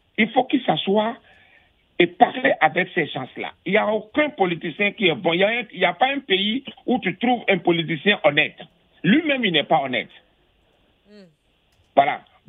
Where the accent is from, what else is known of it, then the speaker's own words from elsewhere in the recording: Benin; Je suis béninois comme lui.